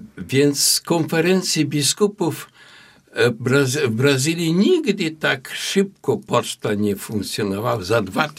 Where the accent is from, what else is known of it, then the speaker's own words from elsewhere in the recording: Godlewo, Masovian Voivodeship, Poland; born there; To była moja parafia, gdzie się urodziłem, w tamtych stronach, w Godlewie.